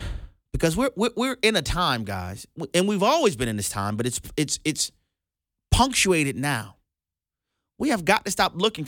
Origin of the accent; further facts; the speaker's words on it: New Orleans, Louisiana, United States; Until I showed up at the state capitol, and this was in Louisiana at the time. That's, you know, I'm from New Orleans.